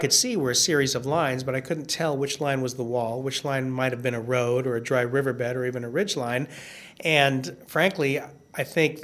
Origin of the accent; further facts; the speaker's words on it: United States; I'm an American astronaut.